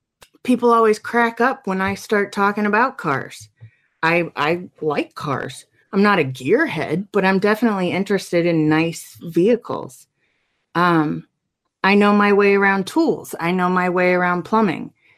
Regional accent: Cincinnati, Ohio, United States; Okay, so I grew up in a really weird suburb because I grew up outside of Cincinnati, and the community was originally blue collar

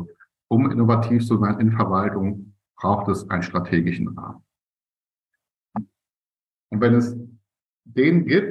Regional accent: Berlin, Germany; also born or lived in Bremen / Hamburg; now in Kiel, Germany; ich bin hier in Kiel, ich komme ja aus Berlin ursprünglich, habe über Bremen-Hamburg einen Weg gemacht, bin jetzt hier in Kiel, was erstmal eine ganz, ganz tolle Lage ist. Wir sind da oben rechts auf der Karte, direkt an der Ostsee

